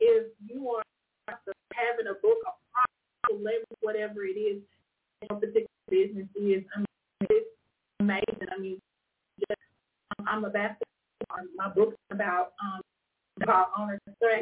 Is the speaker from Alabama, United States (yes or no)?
yes; Alabama, United States; I'm originally from Alabama, which is in Elmore County. I reside in Montgomery, Alabama.